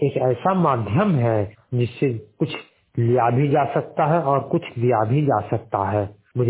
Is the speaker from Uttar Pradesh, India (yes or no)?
no; Bhagalpur, Bihar, India; मैं जिला भागलपुर बिहार का निवासी हूँ